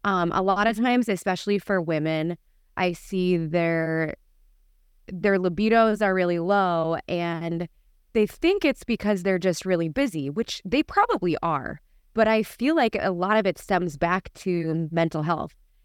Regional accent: Minnesota, United States; A woman from my hometown, very small town in northern Minnesota.

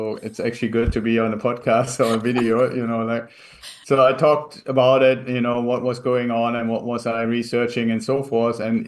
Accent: Germany; English is a second language; moved away as an adult; now in United States; I'm originally from Germany, still have a little bit of an accent, I think. Came to the US as part of an exchange with the German US Air Force, and then spent about 6 years with the US Air Force.

